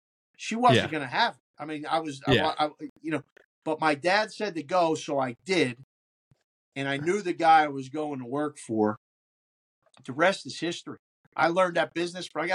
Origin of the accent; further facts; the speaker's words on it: Pittsburgh, Pennsylvania, United States; a kid growing up in Pittsburgh around sports. Jack Ham was my next door neighbor.